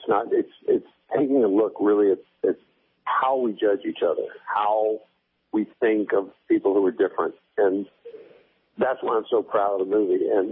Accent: Texas, United States; obviously I grew up in Texas. I was born there

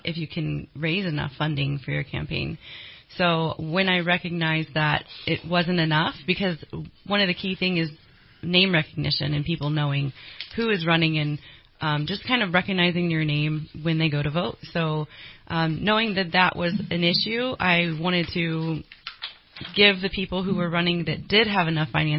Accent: Reading, United States; I was raised in Reading, and I love living here.

